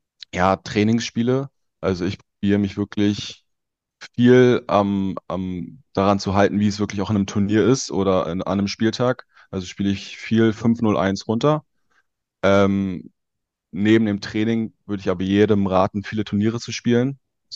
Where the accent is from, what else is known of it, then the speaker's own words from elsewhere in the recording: Güstrow, Mecklenburg-Vorpommern, Germany; Also tatsächlich habe ich in Güstrow, da wo ich herkomme